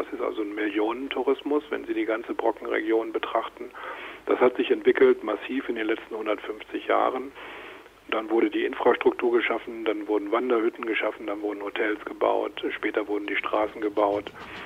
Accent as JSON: {"language": "German", "town": "Goslar", "region": "Lower Saxony", "country": "Germany", "tie": "born there", "said": "Ich bin in Goslar geboren im Jahre 1955, bin also ein Kind der Grenze, wenn man so will, des Kalten Krieges. Wir wohnten ja, wenn man Gast gegeben hätte, wäre man in einer Viertelstunde, 20 Minuten an der DDR-Grenze gewesen."}